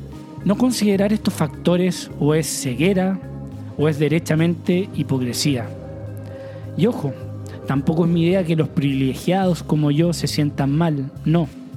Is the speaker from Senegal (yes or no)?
no; Chile; En mi país, Chile, quedó claro en las últimas elecciones